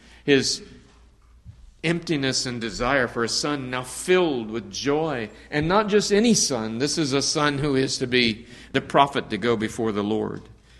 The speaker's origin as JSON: {"language": "English", "region": "Texas", "country": "United States", "tie": "born or raised there", "said": "And you know, I grew up in Texas, so there weren't any mountains really to grow out there, anywhere I was anyway, to see."}